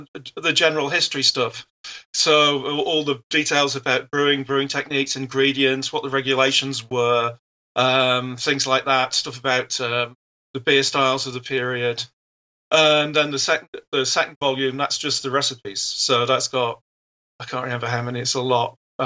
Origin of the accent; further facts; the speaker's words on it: Newark-on-Trent, East Midlands, United Kingdom; now in Amsterdam, Netherlands; Yeah, this is the castle in my hometown, Newark-on-Trent, so.